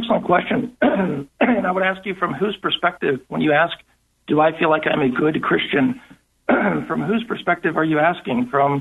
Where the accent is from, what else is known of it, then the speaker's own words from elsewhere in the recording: St. Louis, Missouri, United States; And I guess I grew up in St. Louis, very Catholic city, and many friends and acquaintances are Catholic and been to many masses.